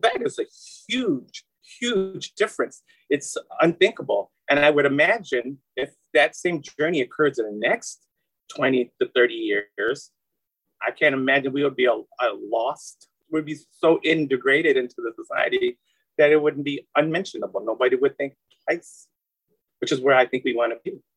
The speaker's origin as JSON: {"language": "English", "country": "Germany", "tie": "born or raised there", "moved": "as an adult", "lives_now": "New York City, United States", "said": "I was born and raised in Germany, but I was back in Europe, had gotten out of the military"}